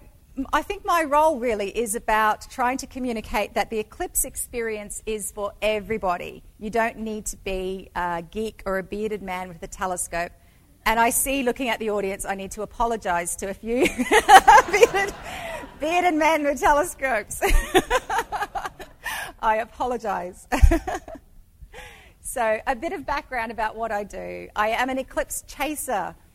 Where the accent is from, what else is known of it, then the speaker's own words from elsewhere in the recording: Australia; And so I'm actually from Australia. I'm Australian, and there's so many similarities between us Aussies and you Nebraskans.